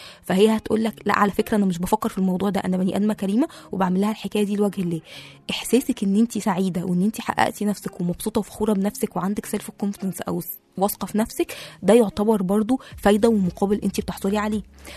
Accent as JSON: {"language": "Arabic", "country": "Egypt", "said": "يعني احنا كمصريين مع بعض لا البني ادم الكريم ده احنا بنشيله فوق راسنا"}